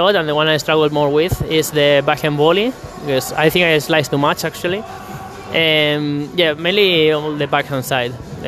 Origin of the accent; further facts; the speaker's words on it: Santander, Cantabria, Spain; English is a second language; Yeah, Santander, in the north.